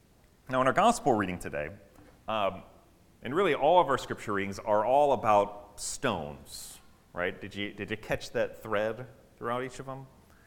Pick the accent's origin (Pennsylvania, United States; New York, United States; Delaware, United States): Pennsylvania, United States; State College; Before moving here, we lived in my hometown, State College, Pennsylvania.